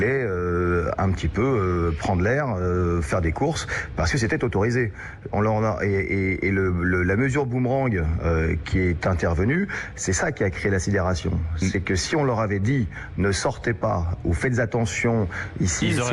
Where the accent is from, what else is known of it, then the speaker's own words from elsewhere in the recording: France; moi en tant que Français